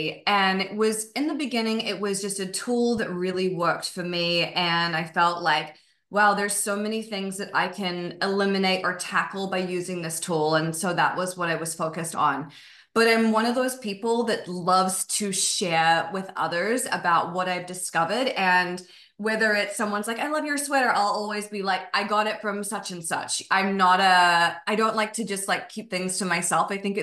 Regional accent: New Zealand; And I was from New Zealand. I'd never really experienced much outside of New Zealand.

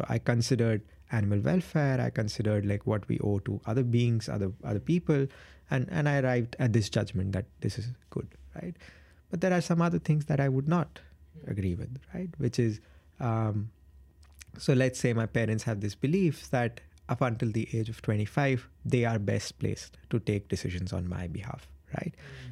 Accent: India; English is a second language; especially growing up in India.

